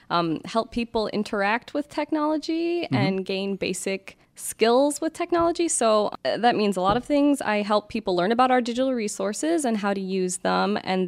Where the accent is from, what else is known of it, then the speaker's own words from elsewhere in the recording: Michigan, United States; Well, I'm from Michigan, and I really like to live here, even though the weather's not awesome.